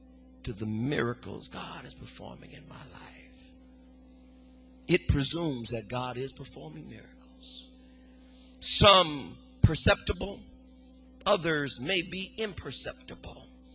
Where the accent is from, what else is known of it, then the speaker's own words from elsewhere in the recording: West Coast, United States; I'm from the West Coast. There's something called Death Valley.